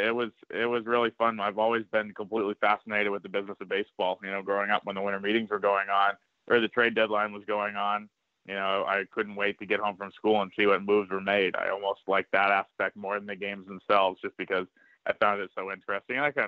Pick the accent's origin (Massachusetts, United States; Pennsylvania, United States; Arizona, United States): Massachusetts, United States; I grew up in Massachusetts, so it was a perfect fit.